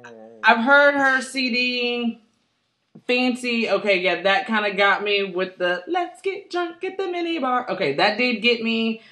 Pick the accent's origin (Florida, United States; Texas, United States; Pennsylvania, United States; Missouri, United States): Texas, United States; Houston; You know, I'm from Houston, so I'm from that Third Coast, and we have our own little brand of rap music.